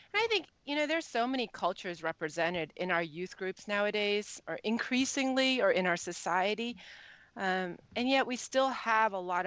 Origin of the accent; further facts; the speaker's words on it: United States; So the first generation Chinese immigrants, like my parents, they brought over their culture. And then I grew up in America. So I feel strongly towards both.